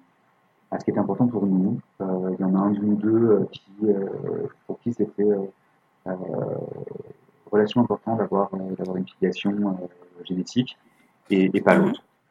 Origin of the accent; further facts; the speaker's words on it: France; on est français